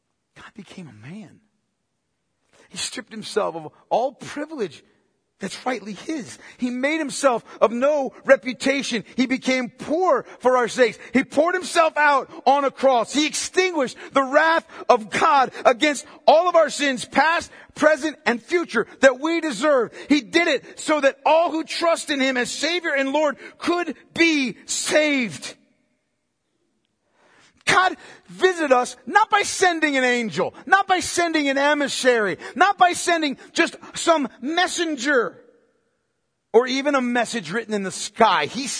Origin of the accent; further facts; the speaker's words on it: Pennsylvania, United States; I grew up in Pennsylvania, all right, in a farm town, and there were no shortage of bulls around, right?